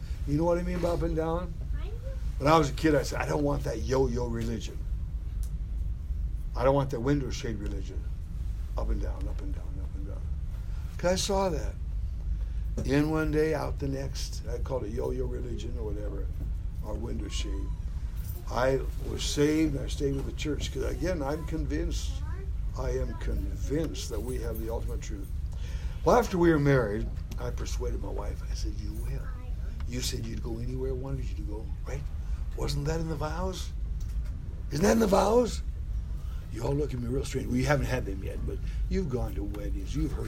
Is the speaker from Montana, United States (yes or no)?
yes; Montana, United States; I was brought up in Montana in a very strong congregation.